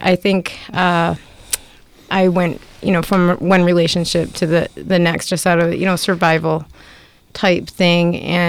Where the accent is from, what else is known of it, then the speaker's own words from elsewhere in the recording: Grand Haven, Michigan, United States; But I grew up in Grand Haven, a Christian Reformed family.